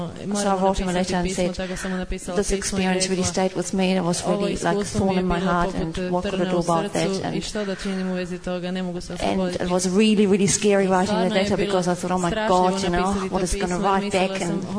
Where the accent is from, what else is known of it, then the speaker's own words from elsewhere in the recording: New Zealand; I'm from New Zealand, so that was a big trip for me, going all the way over to Cambridge.